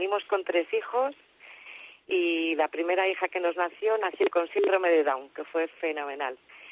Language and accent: Spanish; Spain; now in Guam; tenemos doble nacionalidad, españoles, porque venimos de España y tenemos nuestras raíces allí, pero la vida en misión es aquí en Guam, así que tenemos esta doble nacionalidad